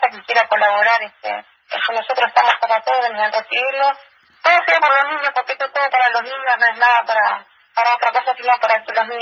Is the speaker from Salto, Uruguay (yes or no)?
no; Achar, Tacuarembó, Uruguay; somos mujeres ahí de Achar